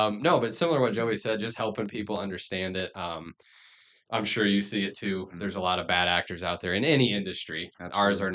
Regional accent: Peoria, Illinois, United States; born and raised in Peoria as well. Been here my entire life, only went to school about an hour away.

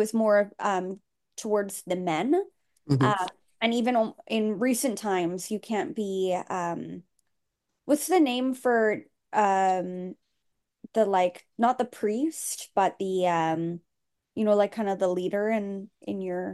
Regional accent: New York, United States; So like I'm a New Yorker and I look down on the people who, who live in Queens, or they live in, Long Island or something like

